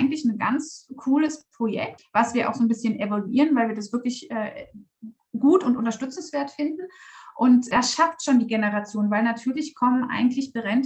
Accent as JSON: {"language": "German", "town": "Görlitz", "region": "Saxony", "country": "Germany", "tie": "born or raised there", "said": "Ich komme leider auch wirklich aus Sachsen, aber nicht aus Dresden, sondern aus Görlitz. Ich bin groß geworden an der deutsch-polnischen Grenze zu Zeiten in den 90er Jahren"}